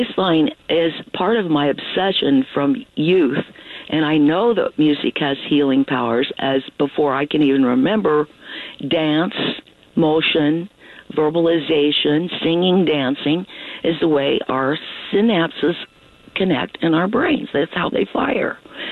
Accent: Chilhowee, Missouri, United States; I'm from Chilhowee, 20 minutes from Warrensburg, and Warrensburg's 45 minutes from Kansas City.

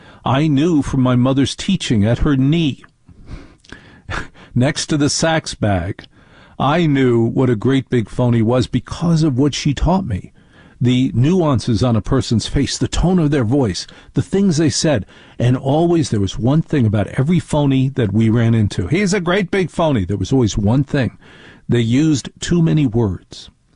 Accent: New Jersey, United States; In the life that I grew up in New Jersey, the women were 100% in charge and still are.

